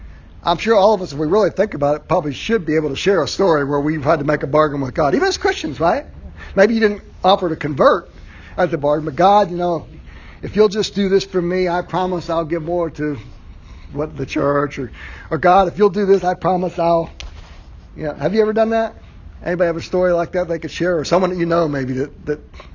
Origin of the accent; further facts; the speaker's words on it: Ireland; A name is near and dear to my heart, being an Irishman.